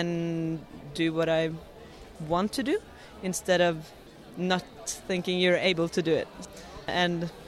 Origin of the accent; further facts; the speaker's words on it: Oslo, Norway; I come from Oslo, Norway.